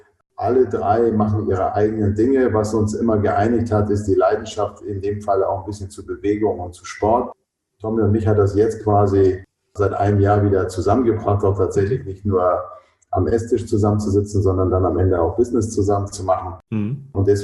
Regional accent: Hamburg, Germany; ich bin Hamburger

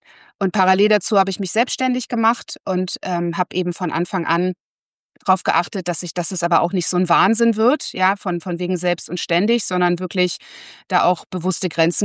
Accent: Berlin, Germany; born there; Ich bin Berlinerin gebürtig und bin seit ungefähr 20 Jahren berufstätig.

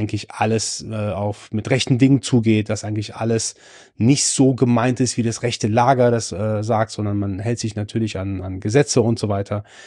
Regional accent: Germany; also born or lived in Iran; Ich persönlich bin ja gebürtiger Perser, gebürtiger Iraner, seit meinem zweiten Lebensjahr in Deutschland, habe hier mein Abi gemacht, habe hier studiert, gearbeitet

